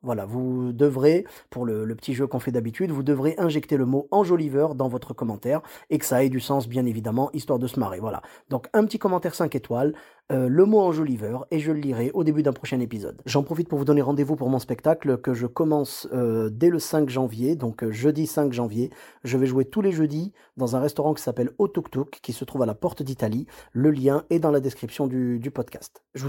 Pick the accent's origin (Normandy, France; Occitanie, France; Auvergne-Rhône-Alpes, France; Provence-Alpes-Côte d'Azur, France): Auvergne-Rhône-Alpes, France; T'étais chez moi